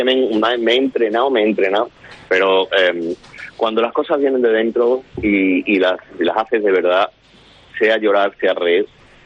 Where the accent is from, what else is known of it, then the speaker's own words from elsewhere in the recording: Extremadura, Spain; accent: Extremaduran; Mi acento extremeño después de 25 años.